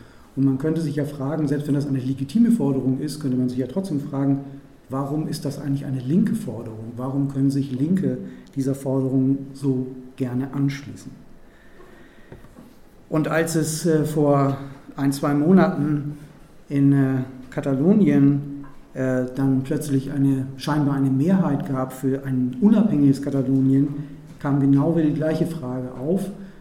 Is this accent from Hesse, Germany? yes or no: no; Hamburg, Germany; now in Berlin, Germany; Ich komme ja aus Hamburg, ich war mittendrin.